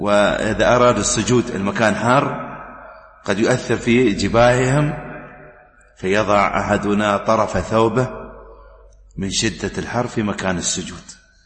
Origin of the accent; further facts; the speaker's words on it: United Arab Emirates; أما الآن لو خاصة عندنا في الإمارات مثلا